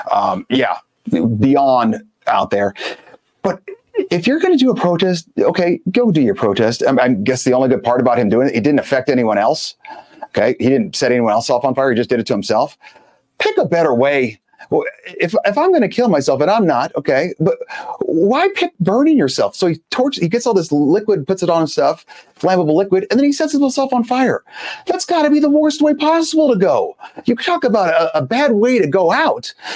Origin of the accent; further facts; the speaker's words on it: California, United States; I'm actually from California. My mother still lives there, but it is not what it used to be.